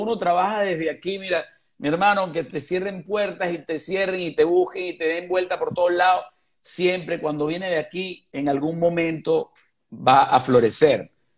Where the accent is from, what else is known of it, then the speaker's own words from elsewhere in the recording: Guárico, Venezuela; now in Hollywood, United States; Soy venezolano. Mucho. Empecé a principios en Guárico.